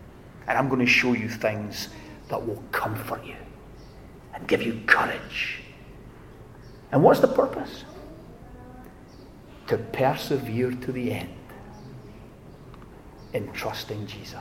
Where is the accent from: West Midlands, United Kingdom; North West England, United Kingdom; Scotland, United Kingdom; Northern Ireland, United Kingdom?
Scotland, United Kingdom; I'm a Scotsman, so...